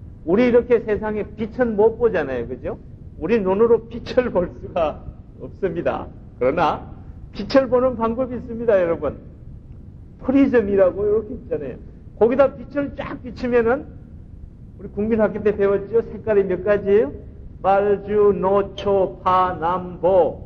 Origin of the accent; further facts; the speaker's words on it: South Korea; now in United States; 미국 와서 제가 아주 참 놀란 게 있어요. 한국에서는 별로 못 느꼈습니다. 저도 시골에서 자라면서도 별로 못 느꼈어요.